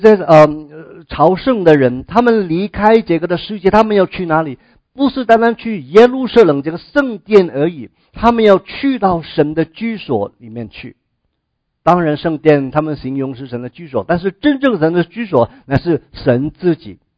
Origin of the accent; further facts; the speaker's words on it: China; 我们中国人喜欢哈、啊、出入平安啊